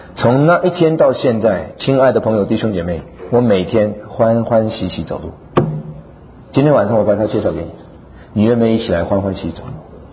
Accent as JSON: {"language": "Chinese", "country": "China", "said": "你知道我们中国人叫天老爷"}